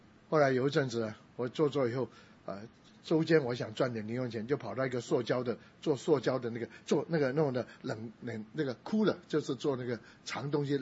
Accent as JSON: {"language": "Chinese", "region": "Guangdong", "country": "China", "said": "当然我本身是广东人啊，这没有错，在餐馆比较容易一点，不过其实也很难，因为他们广东人都讲台山话，跟我们广州话是不一样，我听不懂他讲什么。"}